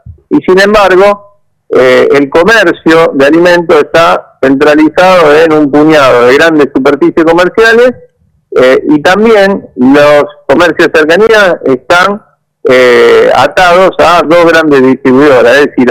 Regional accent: Río Ceballos, Córdoba, Argentina; born there; Yo soy cordobés, yo soy nacido en Córdoba.

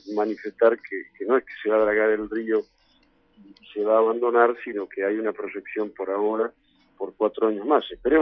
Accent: Concepción del Uruguay, Entre Ríos, Argentina; sobre todo los que somos de Concepción del Uruguay, por nuestro puerto, por nuestra operatoria portuaria

